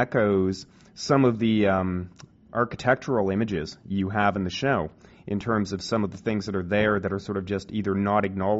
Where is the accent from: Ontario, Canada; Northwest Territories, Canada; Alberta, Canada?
Ontario, Canada; St. Catharines; I grew up in St. Catharines, not far from Toronto.